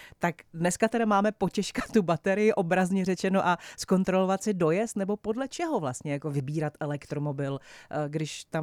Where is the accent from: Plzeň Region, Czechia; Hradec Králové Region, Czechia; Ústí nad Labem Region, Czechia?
Hradec Králové Region, Czechia; Vrchlabí; Já pocházím z Vrchlabí, kde má Škodovka jednu ze svých fabrik.